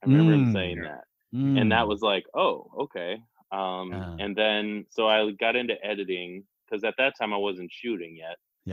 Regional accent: Dodgeville, Wisconsin, United States; Well, I grew up in Dodgeville, Wisconsin.

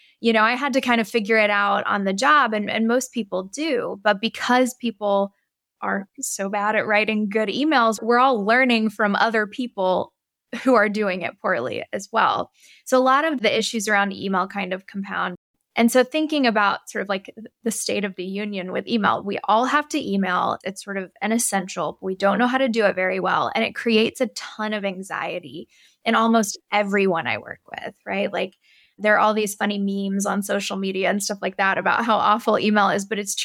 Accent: the South, United States; We learned all kinds of things about how to communicate growing up in the South.

